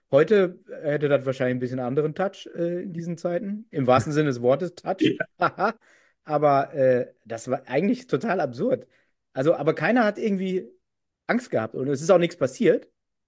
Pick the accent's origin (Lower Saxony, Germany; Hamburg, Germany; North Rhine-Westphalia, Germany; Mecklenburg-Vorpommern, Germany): North Rhine-Westphalia, Germany; ich bin ja auf so einem Dorf da aufgewachsen in Nordrhein-Westfalen.